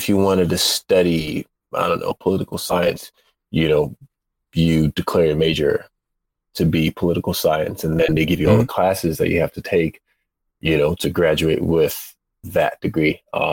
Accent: Nigeria; moved away; And I'm originally from Nigeria, born and raised. So I hadn't been back in 10 years.

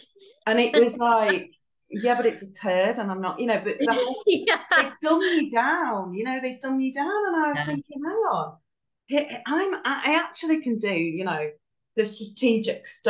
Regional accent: Manchester, North West England, United Kingdom; I'm from Manchester in the UK.

